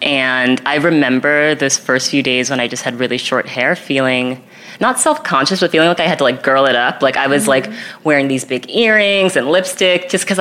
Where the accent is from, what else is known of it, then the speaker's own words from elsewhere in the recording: New York City, New York, United States; Like, I grew up here in New York, then I went to school in California.